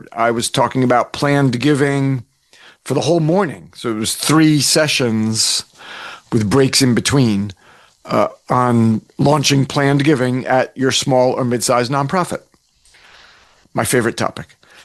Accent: New Jersey, United States; Being back in my home state, New Jersey, was very special, helping all those nonprofits in the state where I grew up.

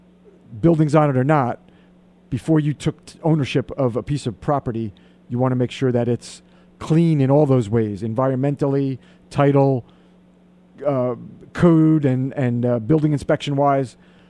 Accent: New Jersey, United States; Yeah, I was born in Jersey and I was raised there

